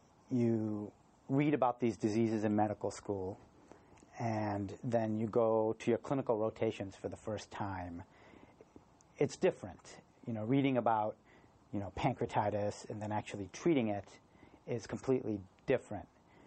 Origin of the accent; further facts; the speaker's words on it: Naperville, Illinois, United States; also born or lived in Ann Arbor, Michigan; I was born in Ann Arbor, Michigan. And about fifth grade, I moved to the Chicagoland area in Naperville, Illinois, and grew up there.